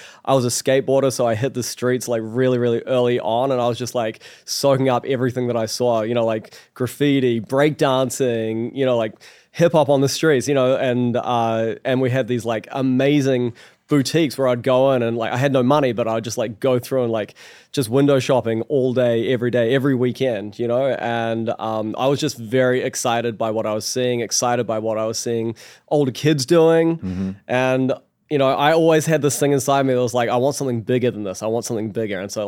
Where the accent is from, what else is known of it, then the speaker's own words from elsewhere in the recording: New Zealand; I grew up in New Zealand, which is a very small country at the bottom of the South Pacific Ocean. We're close to Australia and Antarctica.